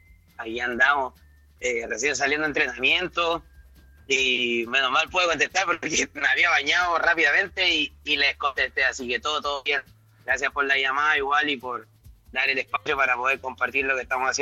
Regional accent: Los Andes, Valparaíso, Chile; moved away as an adult; now in Miami, United States; En Miami estamos hoy en día, exacto. Soy de los Andes, de la ciudad chiquitita de los Andes, pero bien acogedora y bueno, 3 años acá.

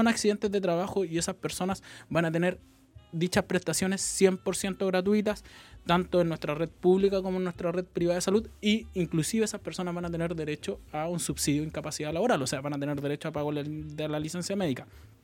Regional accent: Valparaíso, Chile; Yo soy nacido y criado en Valparaíso, nacido y criado en los cerros de la ciudad

